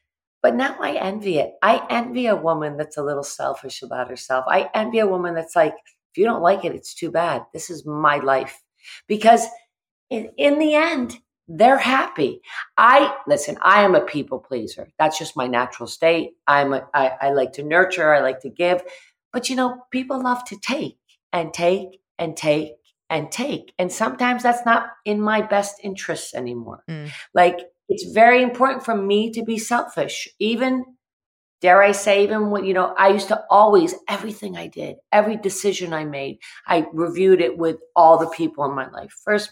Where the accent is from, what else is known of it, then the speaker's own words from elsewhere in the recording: Massachusetts, United States; because I grew up in the Berkshires and my great grandfather helped to build Bluestone Manor. He's one of the masons and we're like deep-seated in the Berkshires.